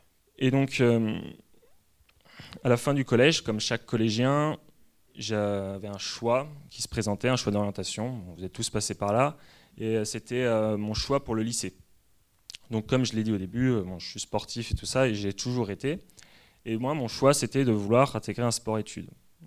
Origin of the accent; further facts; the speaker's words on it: Pays de la Loire, France; je viens de Vendée. Voilà. On dit que je suis souvent chauvin avec la Vendée, mais c'est pas vrai.